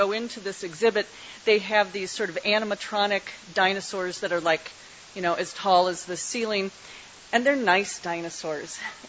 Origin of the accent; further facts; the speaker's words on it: Midwest, United States; I'm a Midwesterner, so I've gone to various prominent places in the Midwest